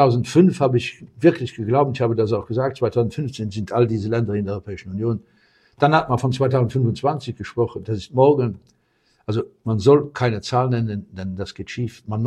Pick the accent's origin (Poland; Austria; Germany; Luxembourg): Luxembourg; German is a second language; Als Luxemburger zwischen den zwei, wir verstehen auch, wenn sich schrecklich aufgeregt wird in Deutschland